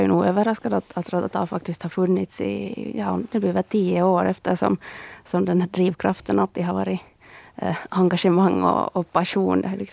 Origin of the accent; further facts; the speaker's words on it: Karis, Uusimaa, Finland; att vi har både klippt och klistrat tillsammans och liksom lekt redaktörer ända sedan vi var små hemma i Karis